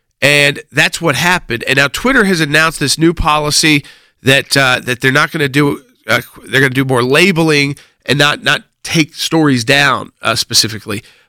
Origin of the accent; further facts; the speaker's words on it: Atlanta, Georgia, United States; I'm from Atlanta, so I mean I understand where you're talking about where you're from.